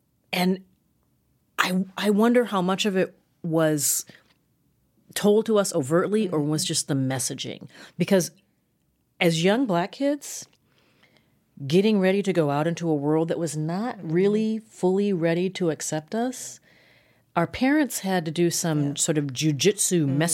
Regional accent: Minnesota, United States; I grew up in Minnesota where we didn't have Soul Train.

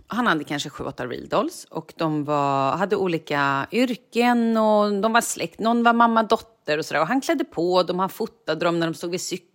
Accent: Vallentuna, Stockholm County, Sweden; Nej, men gud, jag är uppvuxen i Vallentuna.

